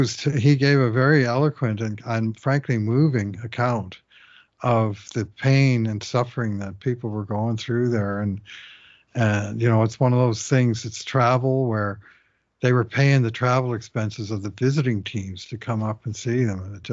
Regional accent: St. John's, Newfoundland and Labrador, Canada; I just heard recently, my hometown, St. John's, Newfoundland, they lost the Newfoundland Growlers of the ECHL.

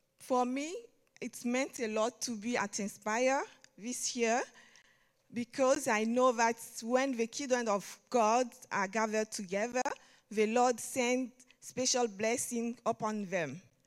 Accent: Côte d’Ivoire; now in Rome, Italy; I'm from Ivory Coast. I've been in this church for 2 years now.

